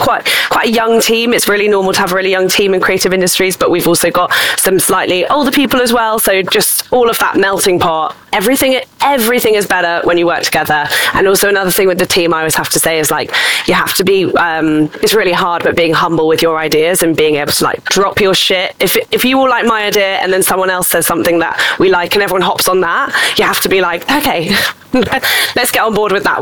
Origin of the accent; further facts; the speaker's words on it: London, United Kingdom; I'm from London